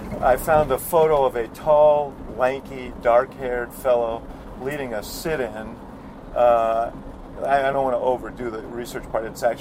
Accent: New York City, New York, United States; Yeah, I grew up in Stuyvesant Town, so in Manhattan, sort of the same deal.

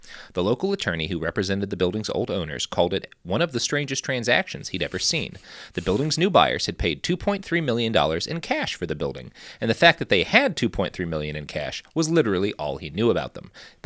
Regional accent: Texas, United States; And I say this as a Texan.

